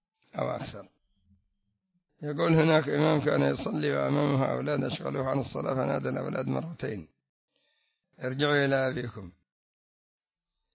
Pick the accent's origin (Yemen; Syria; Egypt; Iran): Yemen; عندنا في اليمن الشيخ الحجوري، ومشايخ كثر